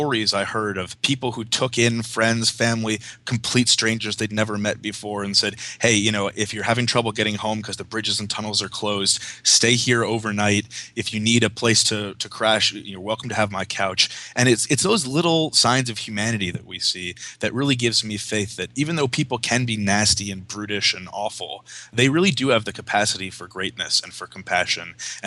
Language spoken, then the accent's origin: English; New York, United States; I grew up outside of New York City in Westchester County, and so I was in New York when the towers came down in 9/11.